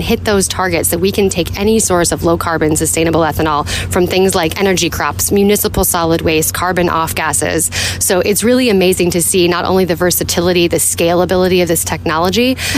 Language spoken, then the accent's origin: English; Iowa, United States; And I'm from Iowa, so I absolutely get that.